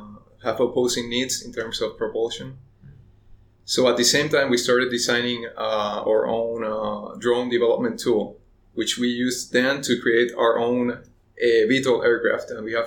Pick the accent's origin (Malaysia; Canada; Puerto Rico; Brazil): Puerto Rico; now in Japan; I'm from Puerto Rico in the Caribbean.